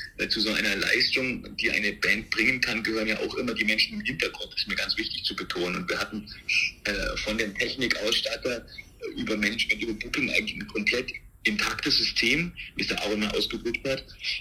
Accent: Germany; unter anderem als Kaiser Franz Josef, was als Piefke auch eine ganz schöne Herausforderung und auch Ehre war.

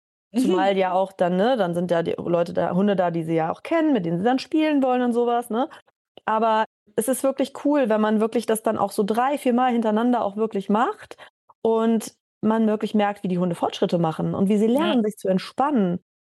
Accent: Ingelheim, Rhineland-Palatinate, Germany; Ingelheim, das ist in der Nähe von Mainz.

